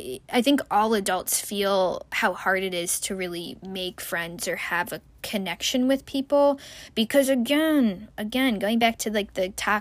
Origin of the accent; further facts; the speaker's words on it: United States; the unfortunate reality of many, people in at least my home country of America.